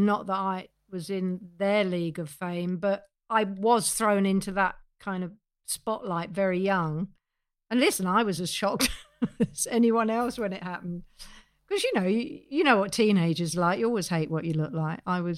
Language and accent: English; Neasden, London, United Kingdom; You know, I was 17 years old. I was from Neasden.